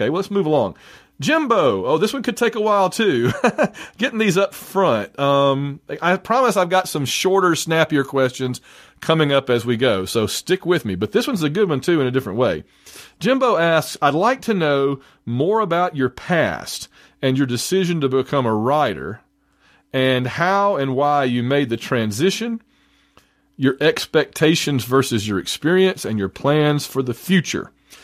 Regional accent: Sylacauga, Alabama, United States; I grew up in Sylacauga, Alabama, in East Central Alabama, just about 40 miles south of Birmingham. Perhaps you can detect it in my voice. I don't know. I grew up out in the woods

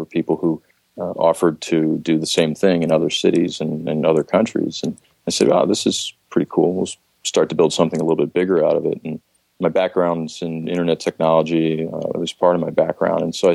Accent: Philadelphia, Pennsylvania, United States; I grew up in Philadelphia, and kind of like not that far from Philly.

